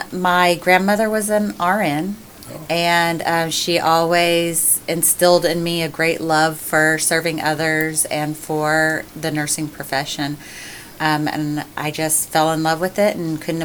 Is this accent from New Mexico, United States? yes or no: no; Texas, United States; I hail from Texas. Yep. I spent most of my life there, married to a military man, moved around a lot